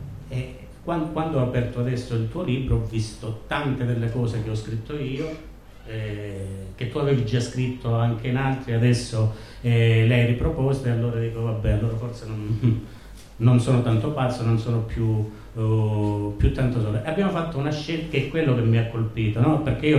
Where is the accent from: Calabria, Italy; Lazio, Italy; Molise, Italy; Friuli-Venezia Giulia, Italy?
Calabria, Italy; Sia per una questione di odio profondo verso quel fenomeno in quanto calabrese, perché noi da calabrese conosciamo veramente cos'è quel fenomeno e quanti danni ha arrecato alla nostra terra